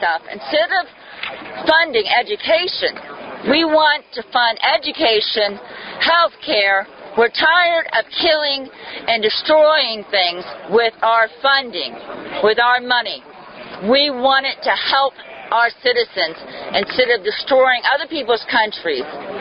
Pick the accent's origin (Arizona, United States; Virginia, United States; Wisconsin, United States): Arizona, United States; Tempe; I'm from Tempe, Arizona.